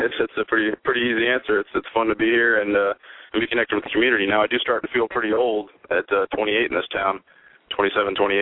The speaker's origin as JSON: {"language": "English", "region": "Virginia", "country": "United States", "said": "and then I'm up from Virginia, so we're kind of bringing that down and spreading that out, too."}